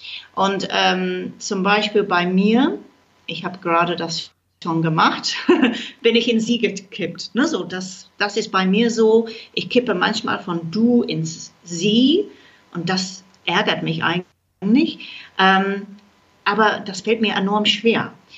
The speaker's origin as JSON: {"language": "German", "country": "United Kingdom", "second_language": "German", "said": "das ist für mich als Britin irgendwie schwierig."}